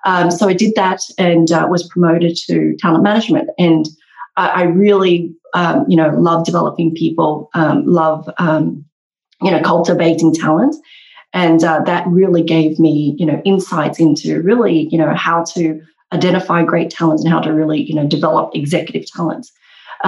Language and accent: English; Australia; I started my journey in Australia. So you probably hear from my accent. I grew up in Australia and I started my HR career in Australia over 20 years ago